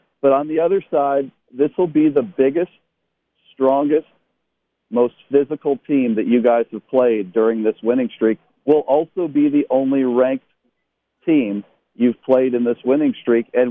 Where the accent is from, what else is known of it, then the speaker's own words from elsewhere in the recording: Chicago, Illinois, United States; I'm an Irish Catholic guy from the south side of Chicago.